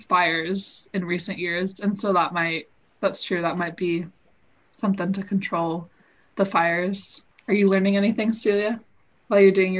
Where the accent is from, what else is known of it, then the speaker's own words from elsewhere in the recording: Washington, United States; for those of you who don't know, I'm from Washington. So the Columbia River is the big river that basically divides Washington and Oregon.